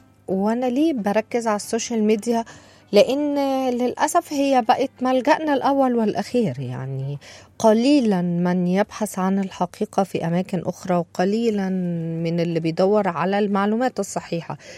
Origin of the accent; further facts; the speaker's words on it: Egypt; وعلى فكرة ده مش كلامنا وشعورنا كمصريين بس، الإحساسنا وانتمائنا لدولتنا وحبنا ليها